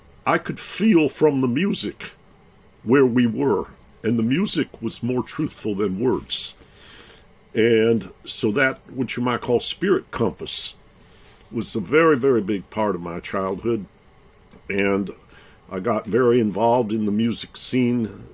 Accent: Detroit, Michigan, United States; I'll start with, in growing up in Detroit

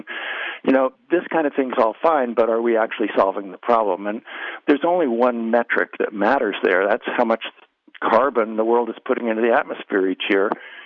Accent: California, United States; I grew up in the Bay Area in the 60s and 70s

